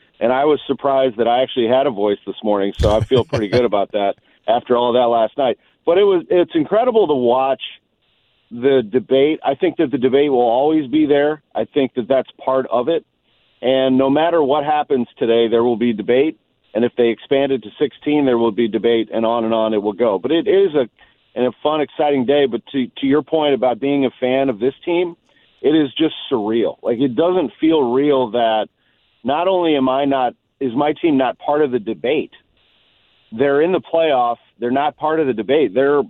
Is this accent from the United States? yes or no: yes; St. Louis, Missouri, United States; I cover a lot of sports, and I'm from St. Louis.